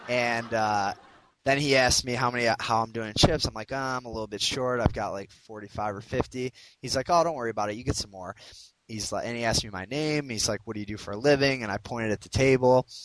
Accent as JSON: {"language": "English", "town": "Cleveland", "region": "Ohio", "country": "United States", "said": "I said I am from Cleveland. I read The Plain Dealer"}